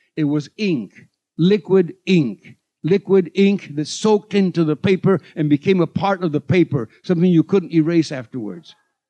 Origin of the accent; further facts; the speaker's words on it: Puerto Rico; born there; I was born in Puerto Rico of missionary parents.